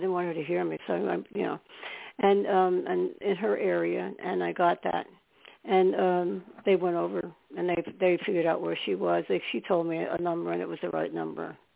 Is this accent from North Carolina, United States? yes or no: no; New York, United States; born there; now in New Jersey, United States; I know I said I'm from New York because I was born in New York.